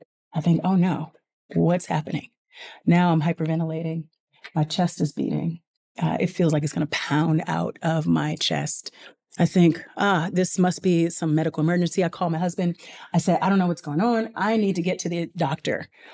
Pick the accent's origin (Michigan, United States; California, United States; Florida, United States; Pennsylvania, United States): California, United States; And for me, I was raised in California. So this is new city, new friendships, new church responsibilities.